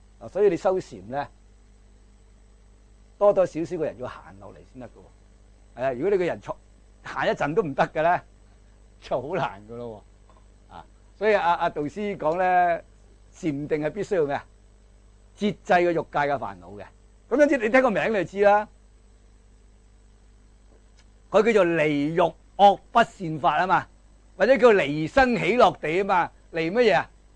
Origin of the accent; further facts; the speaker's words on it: China; 就我哋中国人咧，因为有深厚嘅文化根底啊嘛